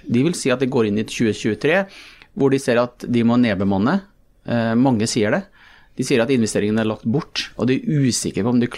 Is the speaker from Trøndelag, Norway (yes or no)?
yes; Malm, Trøndelag, Norway; jeg vokste opp i Malm, hvor vi hadde et tilfluktsrom som ble brukt til kulturskole.